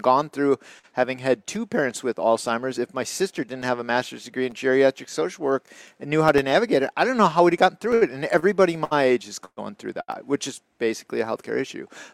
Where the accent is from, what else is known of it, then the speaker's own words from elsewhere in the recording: River Falls, Wisconsin, United States; like where I grew up in River Falls, right